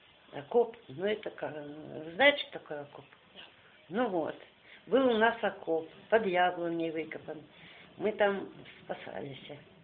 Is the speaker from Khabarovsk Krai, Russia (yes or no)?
no; Bobrovets, Bryansk Oblast, Russia; now in Siberia; Родилась в Брянской области, Красногорского района, деревня Городешня. Мы жили вообще-то в поселке, он называется Бобровец. 30 километров от Белоруссии. Вот там детство мое все прошло.